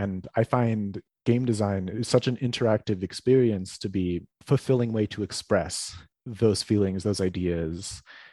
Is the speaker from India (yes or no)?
no; East Coast, United States; I was raised on the East Coast, primarily a white suburban neighborhood, like far away from my family in California and the Philippines.